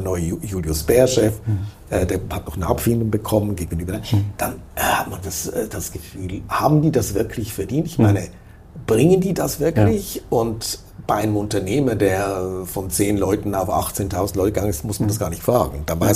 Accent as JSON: {"language": "German", "region": "Zurich", "country": "Switzerland", "tie": "born or raised there", "said": "ich bin Zürcher, ich bin aufgewachsen hier"}